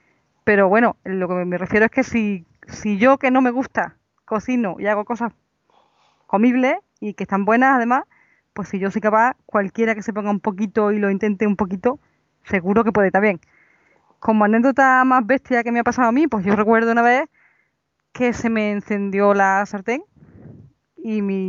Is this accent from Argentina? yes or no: no; Córdoba, Andalusia, Spain; accent: Andalusian; soy de Córdoba, España, por eso este acentito andaluz que Dios me ha dado. Y bueno, tengo 35